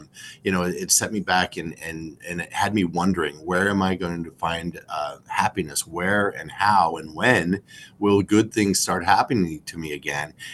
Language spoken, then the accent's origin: English; Caldwell, Idaho, United States; But yeah, I grew up in Caldwell, Idaho, graduated there, went to Boise State